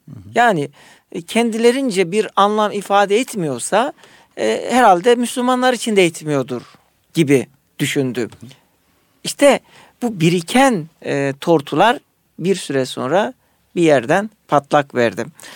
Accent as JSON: {"language": "Turkish", "region": "Adana", "country": "Turkey", "said": "mesela ben Adanalıyım, bizim şehrimize diyelim ki Güneydoğu'da şehit olan asker cenazeleri bayrağı sarılı geldiğinde kızdık"}